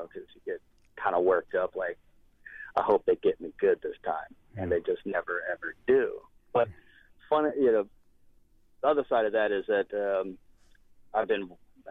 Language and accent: English; Florida, United States; I'm from Florida. We've got a bunch of tall bridges, and a lot of times we'll take a boat out.